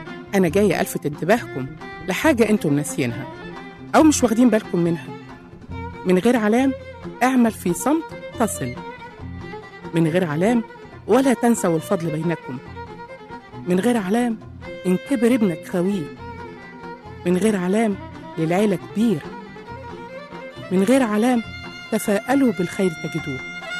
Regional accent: Egypt; طبعا أنا كست مصرية أصيلة

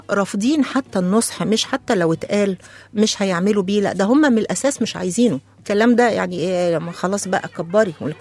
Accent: Egypt; احنا كمصريين، المصري دايما مشهور بجدعنته، مشهور بأخلاقه الحلوة، مشهور بشهامته.

